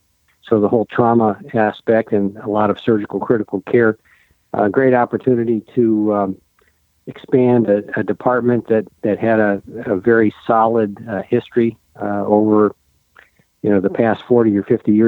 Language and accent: English; Indiana, United States; I was born in Northwest Indiana, in what's typically referred to as the region by the people that live there and the people that don't. Did all my education in Indiana